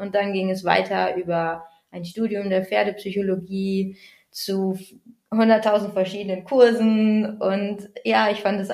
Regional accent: Bad Bentheim, Lower Saxony, Germany; Ja, ich komme aus Bad Bentheim, da wohne ich derzeit an der niederländischen Grenze direkt.

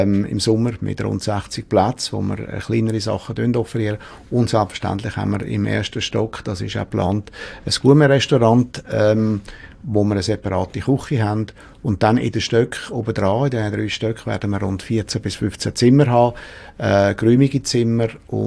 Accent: Aargau, Switzerland

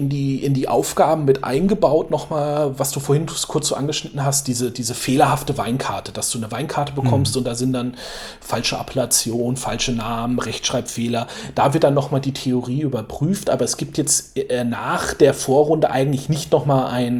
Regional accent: Bavaria, Germany; born there; Also ich komme ja gebürtig aus einer Weinbauregion. Ich bin in Franken geboren

